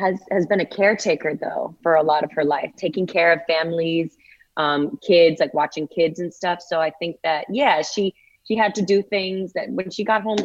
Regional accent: Boston, Massachusetts, United States; also born or lived in New Hampshire; So then I would do the back and forth thing between Massachusetts and New Hampshire.

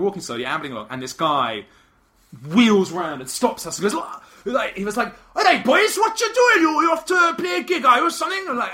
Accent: England, United Kingdom; We're like, no, we're British. We're like, you're English, actually. We're not from here.

